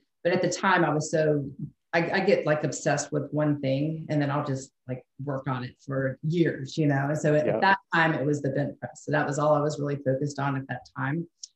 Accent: Montana, United States; I'm from Montana originally.

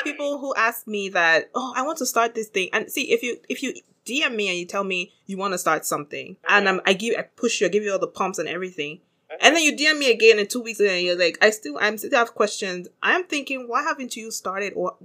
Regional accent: Nigeria; Yeah, as a Nigerian, that's like...

